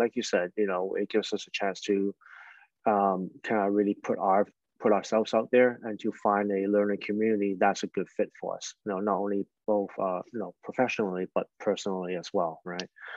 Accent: Canada; also born or lived in Hong Kong; First of all … I'm a Hong Kong-born Chinese Canadian. I was born in Hong Kong, raised in Canada, educated in Canada.

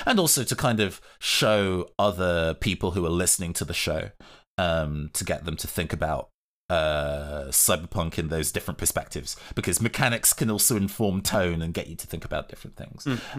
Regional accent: London, United Kingdom; now in Manchester, United Kingdom; I'm based in London, or I grew up in London. And 5 years ago, I moved up to Manchester to work in broadcasting.

